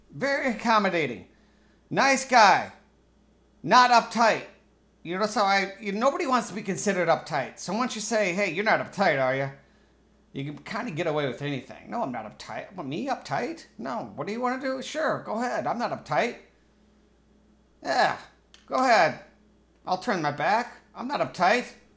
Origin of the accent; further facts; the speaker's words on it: Chicago, Illinois, United States; We're from Chicago.